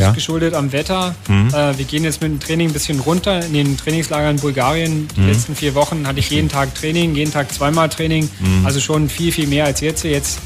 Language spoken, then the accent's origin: German; Germany; Als Deutscher spricht man, muss man natürlich immer Englisch mit allen sprechen.